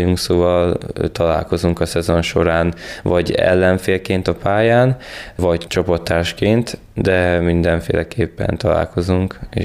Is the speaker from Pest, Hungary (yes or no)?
no; Kelebia, Bács-Kiskun, Hungary; Én Kelepián nevelkedtem, ott nőttem fel 12-13 éves koromig. Utána Halasra költöztünk